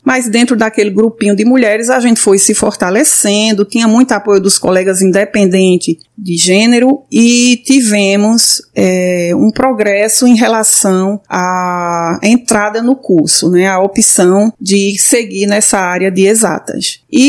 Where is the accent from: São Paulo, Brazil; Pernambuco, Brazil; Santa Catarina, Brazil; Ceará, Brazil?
Pernambuco, Brazil; Serra Talhada; eu sou do Alto Sertão de Pernambuco, da cidade de Serra Talhada. Nasci e cresci num distrito pequenininho lá de Serra Talhada, chamado Tauapiranga, e lá vivi com meus pais na infância e com meus irmãos.